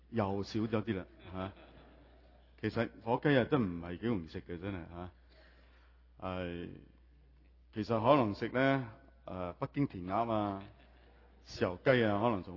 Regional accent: Hong Kong; 我哋香港人都好忙嘅吓，好快吓

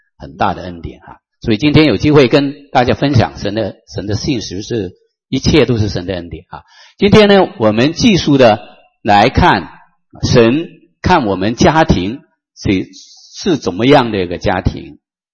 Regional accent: Hong Kong; accent: Hong Kong Mandarin; Chinese is a second language; 我是从香港来的，所以你听呢，我的普通话就是港普了，香港的普通话啊

